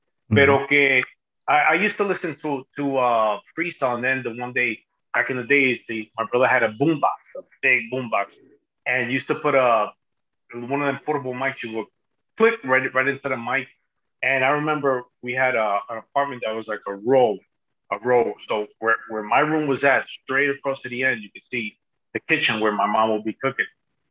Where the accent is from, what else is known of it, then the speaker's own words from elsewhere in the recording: Hoboken, New Jersey, United States; Well, you know, I was born and raised in Jersey. Born in Jersey City, raised in Hoboken.